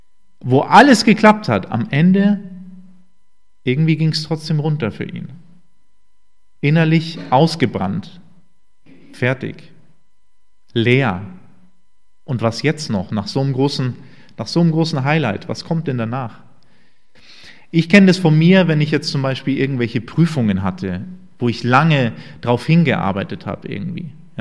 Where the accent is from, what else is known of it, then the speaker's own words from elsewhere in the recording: Bavaria, Germany; ich bin aus Bayern, ist Bayern ein sehr, sehr geheiligter Ort. Weil so viele Berge da sind.